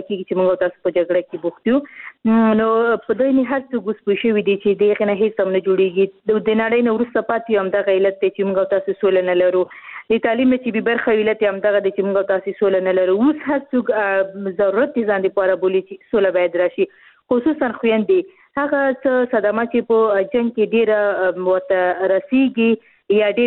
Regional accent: Khost, Afghanistan; ځکه چې زه خپله د خوست یم

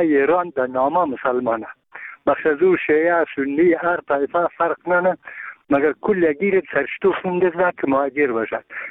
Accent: Bamyan, Afghanistan; ما یک تن از بامیانیم.

